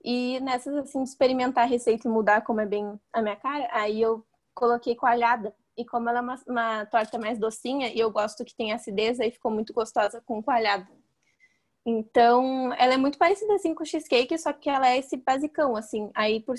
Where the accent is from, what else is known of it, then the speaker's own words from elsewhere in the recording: Rio Grande do Sul, Brazil; Como a gente é aqui do Rio Grande do Sul, é muito tradicional, pelo menos na minha casa, tinha cuca e tinha sopa de capelete.